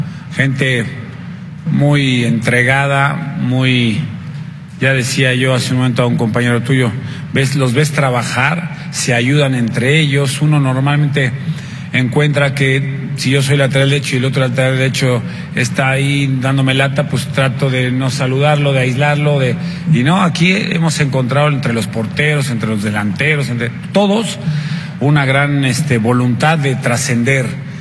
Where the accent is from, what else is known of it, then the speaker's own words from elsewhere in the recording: Mexico; somos 11 mexicanos que tenemos que hacer gol allá